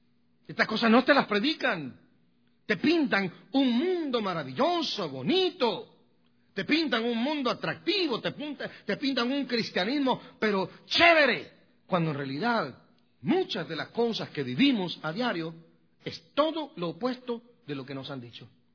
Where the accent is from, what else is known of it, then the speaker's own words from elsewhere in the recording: Guatemala; Yo formaba parte de un grupo pequeño, como de unos 6-7 energúmenos, jóvenes estúpidos, allá en mi pueblo, en Guatemala